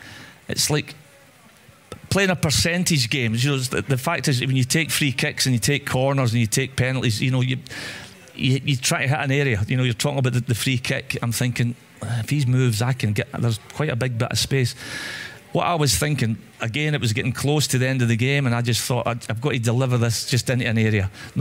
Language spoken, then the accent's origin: English; United Kingdom; As a British player, I would have chosen to play in the FA Cup.